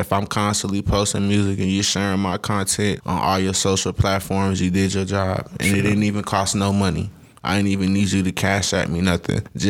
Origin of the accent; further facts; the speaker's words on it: Florida, United States; No, I'm from Florida, but I've been living down here in Texas for a good minute.